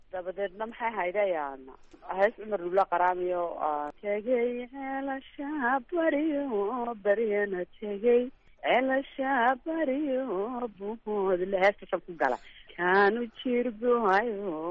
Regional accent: Hargeisa, Woqooyi Galbeed, Somalia; born there; waxaan ku dhashay magaalada Hargeysa

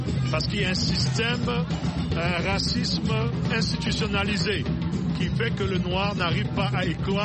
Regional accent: Central African Republic; je suis de la République centrafricaine

